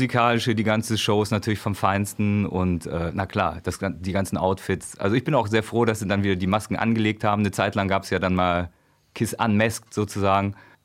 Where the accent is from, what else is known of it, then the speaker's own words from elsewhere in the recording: Lower Saxony, Germany; Ja, tatsächlich bin ich groß geworden in der Nähe von Celle, in so einer Siedlung.